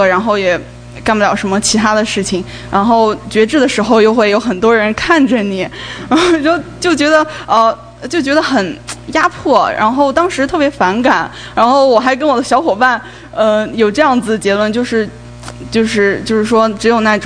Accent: Shanghai, China; 是来自史蒂文森理工学院的一名新生，硕士新生。我来自上海。

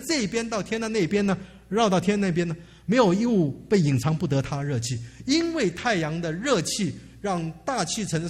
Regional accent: Taiwan; moved away as an adult; 当年我们从台湾出来的话都要服兵役的

